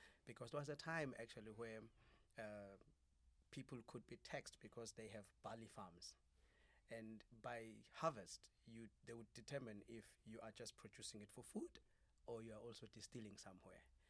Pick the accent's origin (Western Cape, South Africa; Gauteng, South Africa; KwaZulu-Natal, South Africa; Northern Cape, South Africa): KwaZulu-Natal, South Africa; Stanger; born there; No, I was born in Stenga, Kwatuguza.